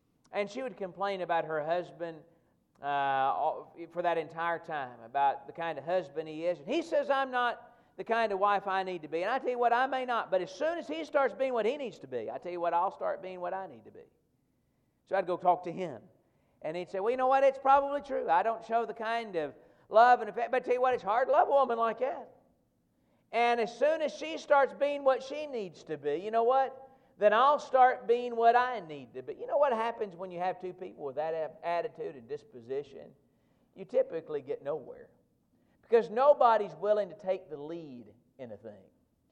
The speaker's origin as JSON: {"language": "English", "region": "Tennessee", "country": "United States", "tie": "born or raised there", "said": "That's why I wear orange this morning. I grew up in Tennessee."}